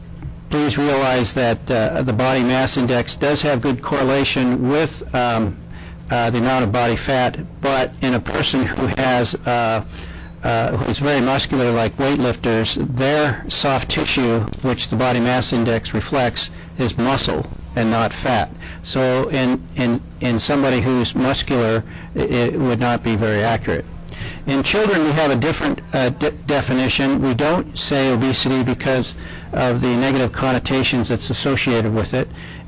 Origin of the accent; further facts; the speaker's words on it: Wrangell, Alaska, United States; now in Juneau, United States; born and raised in Wrangell, Alaska. I've been living in Juneau since 1984